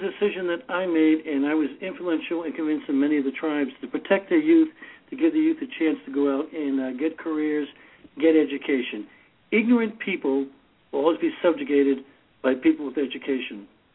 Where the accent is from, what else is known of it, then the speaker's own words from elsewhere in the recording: Boston, Massachusetts, United States; And plus, initially, I'm from Boston. Do you know what language I took in Boston? Latin.